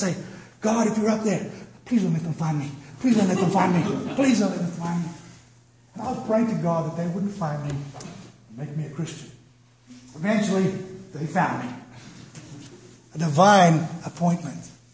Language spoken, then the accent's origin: English; Roodepoort, Gauteng, South Africa; from Florida Hills in Rudderburg in South Africa. That's where I'm from.